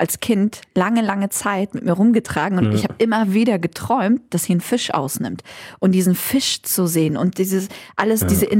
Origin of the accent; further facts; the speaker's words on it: Lower Saxony, Germany; Ich bin ja in Ostfriesland zur Schule gegangen